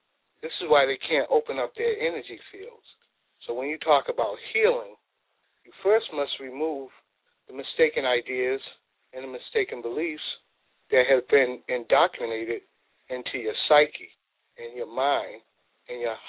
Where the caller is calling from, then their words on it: New York, United States; I'm New York.